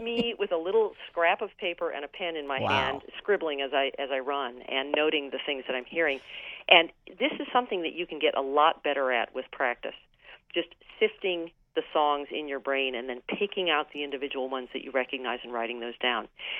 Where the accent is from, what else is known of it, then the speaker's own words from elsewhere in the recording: Virginia, United States; which is a great southern shrub that I grew up with in Virginia